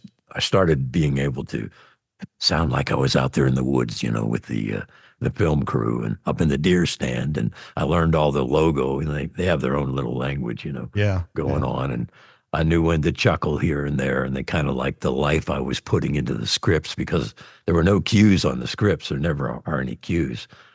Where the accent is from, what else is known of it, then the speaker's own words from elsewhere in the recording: Pennsylvania, United States; people don't even place me from Western Pennsylvania. They think maybe I'm from Texas.